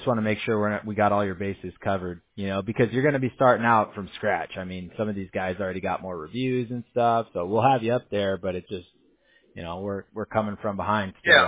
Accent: California, United States; I grew up in Southern California.

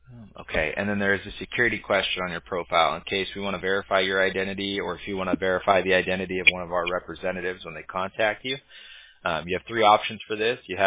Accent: California, United States; I grew up in California, so I hadn't experienced it like that.

